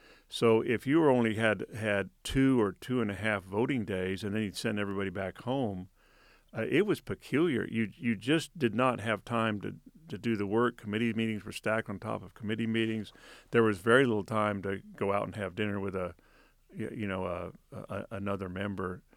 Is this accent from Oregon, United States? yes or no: yes; Oregon, United States; I was raised in Southern Oregon